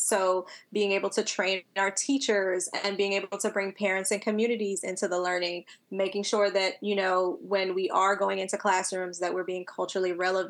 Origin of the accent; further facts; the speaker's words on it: New York City, New York, United States; But I was originally born in New York City, born and raised in Brooklyn, and to a mother who is an educator.